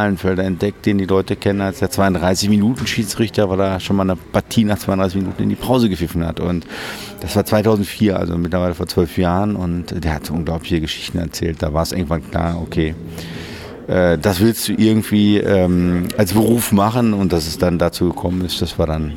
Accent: Bochum, North Rhine-Westphalia, Germany; ich bin in Bochum geboren und bin dann damit aufgewachsen.

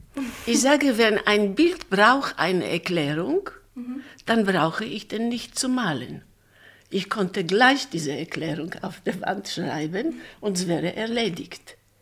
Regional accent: Poland; German is a second language; Und ich komme aus Polen. Damals waren dann also ganz schlechte Zeiten.

